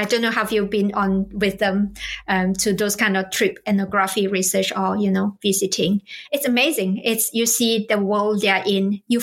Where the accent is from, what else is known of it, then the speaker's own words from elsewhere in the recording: Malaysia; I'm originally from Malaysia, I'm Malaysian Chinese.